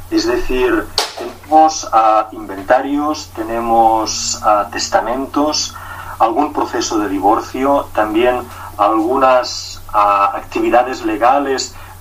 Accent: Tàrrega, Catalonia, Spain; Yo soy oriundo de Tárrega.

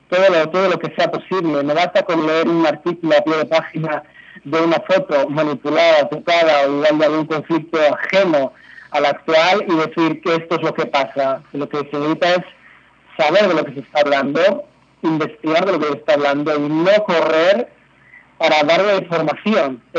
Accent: Bilbao, Basque Country, Spain; Yo soy de Bilbao, he tenido, no muy cerca, pero he tenido el terrorismo vasco, el terrorismo de ETA, muy, muy presente, sobre los años que viví en el País Vasco.

